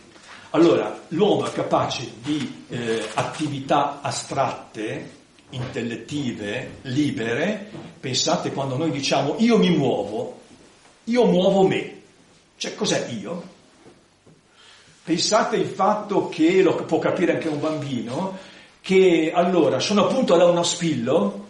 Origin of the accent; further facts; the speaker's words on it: Liguria, Italy; Io faccio questa battuta anche agli studenti, essendo ligure, dico...